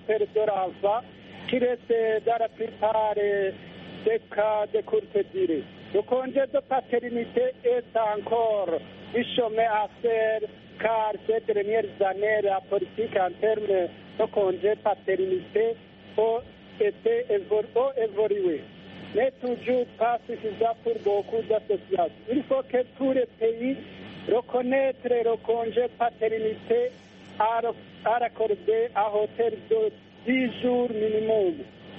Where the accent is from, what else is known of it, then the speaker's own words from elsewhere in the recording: Burundi; Chez nous au Burundi, le congé de maternité est accordé 10 mois pour les femmes fonctionnaires à l'occasion de son accouchement.